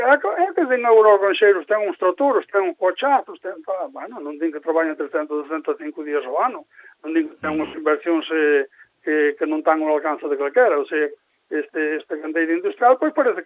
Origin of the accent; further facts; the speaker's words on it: Mazaricos, Galicia, Spain; Eu son de Mazaricos e meus avós ten vacas.